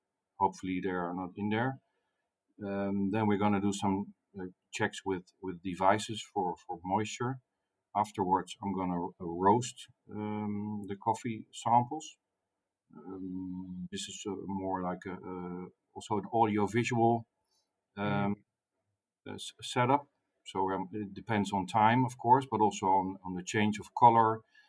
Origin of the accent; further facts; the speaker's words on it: Netherlands; I'm from the Netherlands. I'm aged 47.